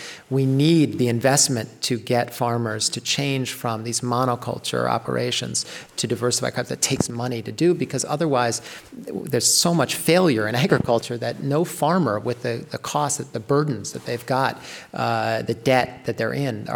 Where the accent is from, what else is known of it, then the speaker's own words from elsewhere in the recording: New York, United States; I come from the Lower Hudson Valley, New England.